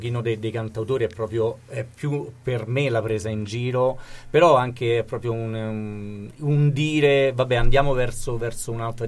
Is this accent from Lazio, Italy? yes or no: yes; Rome, Lazio, Italy; now in Roccastrada, Italy; Io mi sono romano, ma poi